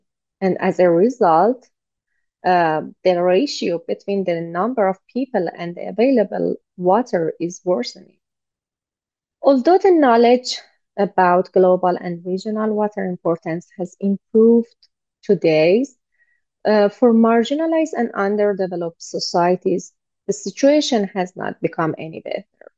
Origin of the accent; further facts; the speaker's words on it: Iran; English is a second language; I'm originally from Iran and I'm a doctoral researcher in University of UBaskila